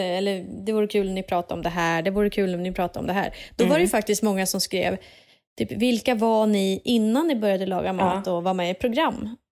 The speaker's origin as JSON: {"language": "Swedish", "town": "Sigtuna", "region": "Stockholm County", "country": "Sweden", "tie": "born or raised there", "also_born_or_lived": "Ängelholm", "said": "Och ganska snabbt därefter så flyttade de hem till Sigtuna där jag bor nu."}